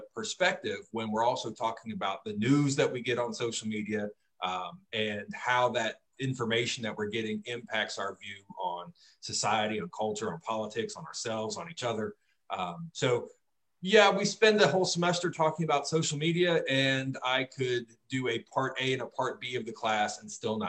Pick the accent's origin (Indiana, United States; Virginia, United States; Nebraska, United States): Virginia, United States; moved away; I'm from Virginia originally, and I know lots of Virginia is closed, and that's why I'm glad I'm in Florida